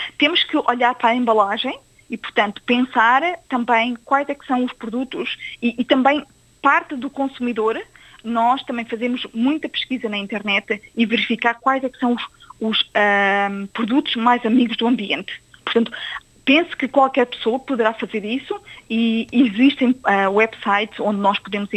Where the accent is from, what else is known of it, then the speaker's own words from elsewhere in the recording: Portugal; now in Australia; Eu sou portuguesa, sou de Portugal